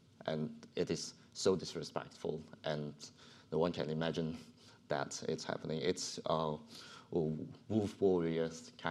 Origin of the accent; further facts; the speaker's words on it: Hong Kong; And I grew up in Hong Kong all my life, even though I spent 3 years of study in Canada. And that's the only time I left Hong Kong. And then I returned.